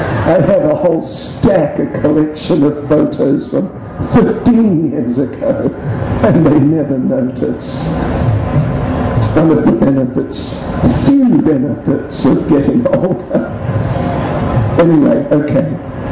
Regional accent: New Zealand; you're all South Africans, I'm from New Zealand.

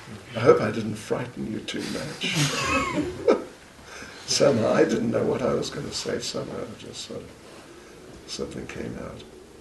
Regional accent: South Africa; first language Zulu; English is a second language; Zulu is my mother tongue. I know it, sure. And I'm fluent in English, no problem.

